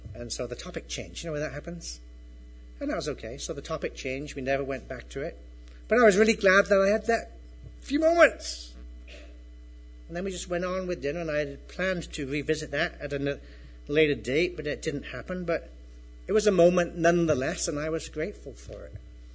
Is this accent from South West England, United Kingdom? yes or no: yes; Plymouth, South West England, United Kingdom; moved away; Sunday roast dinner at what was my local pub growing up in Plymouth.